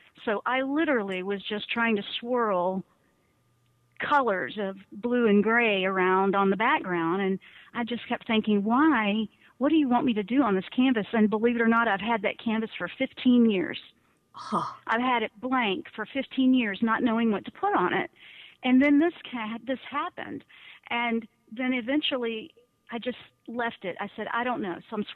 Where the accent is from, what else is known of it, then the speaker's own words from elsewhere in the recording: Southeast, United States; I grew up in the South. Southeast, where it's a little more like, oh, that's not cool.